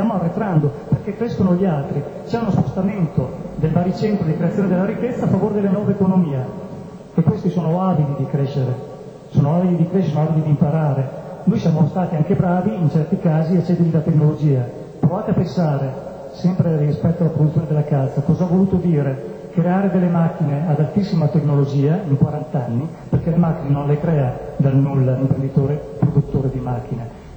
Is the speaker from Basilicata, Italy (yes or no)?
no; Modena, Emilia-Romagna, Italy; now in Mantua, Italy; Io sono modenese di origine e mantovano perché ho sposato una ragazza di Mantova